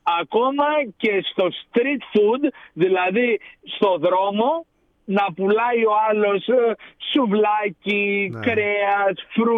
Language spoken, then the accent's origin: Greek; Greece; επειδή εγώ μεγάλωσα στην Ελλάδα στη δεκαετία του 70